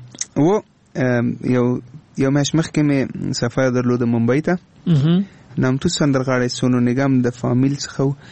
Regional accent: Afghanistan; Pashto is a second language; نه زه افغان یم خو هندي ژبه ما زده کړې

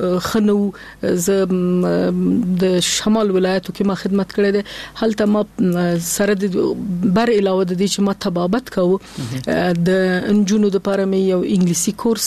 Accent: Kabul, Afghanistan; also born or lived in Nangarhar; زه د ننګرهار د ولایت یم، اما زیږیدلی په کابل کې یم.

